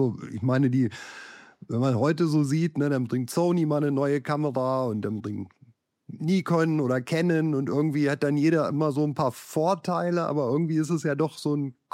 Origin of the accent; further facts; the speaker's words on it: Göttingen, Lower Saxony, Germany; also ich komme ja hier aus Göttingen, das ist ja so ein bisschen südlich von Hildesheim